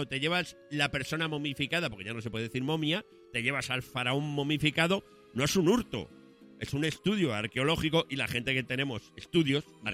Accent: Spain; Y eso que soy español.

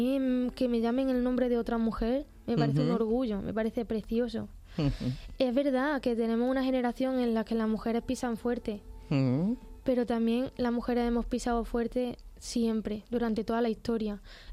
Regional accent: Andalusia, Spain; la música clásica de mi tierra, que es el flamenco

